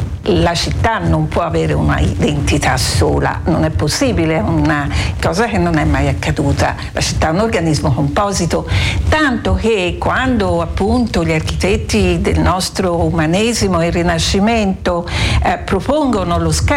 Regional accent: Tuscany, Italy; dato che siamo toscani

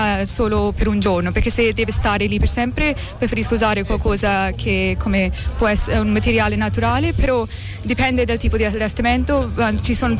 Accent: Canada; Italian is a second language; now in Florence, Italy; Sono canadese, però vivo a Firenze.

